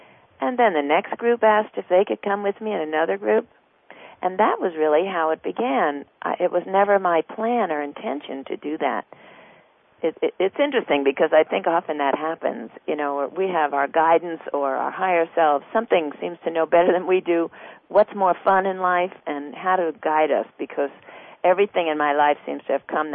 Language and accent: English; New Jersey, United States; I was raised in New Jersey, and you just don't go into the ocean there.